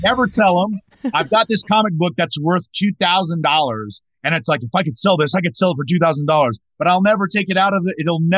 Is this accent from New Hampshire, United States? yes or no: no; North Carolina, United States; And I grew up in North Carolina. So my gateway into professional wrestling was Mid-Atlantic.